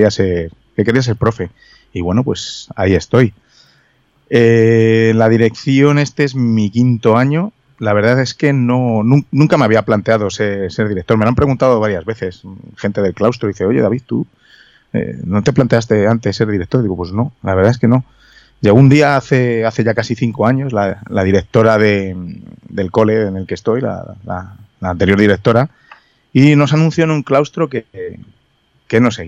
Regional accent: Madrid, Community of Madrid, Spain; Soy de Madrid.

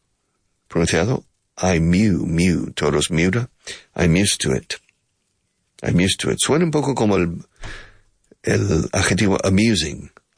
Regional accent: Houston, Texas, United States; now in Spain; I said, no, I'm originally from Houston, but I've been living in Spain for 35 years.

